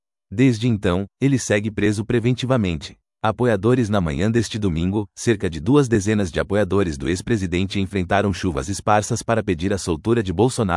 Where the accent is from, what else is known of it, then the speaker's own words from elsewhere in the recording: Brazil; Estou aqui pelo meu país, defendendo a minha nação, como patriota que eu sou, brasileiro, filho de militar, ex-combatente da Segunda Guerra Mundial.